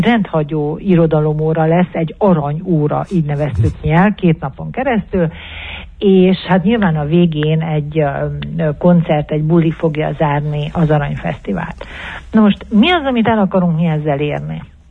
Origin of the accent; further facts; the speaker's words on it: Transylvania, Romania; büszkék vagyunk arra, hogy mi erdélyi magyarok vagyunk.